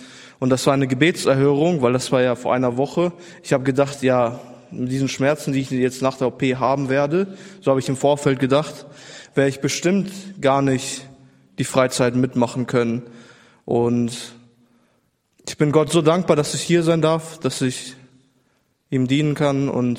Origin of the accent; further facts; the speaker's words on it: Harsewinkel, North Rhine-Westphalia, Germany; ich komme aus Hasewinkel, aus der Gemeinde.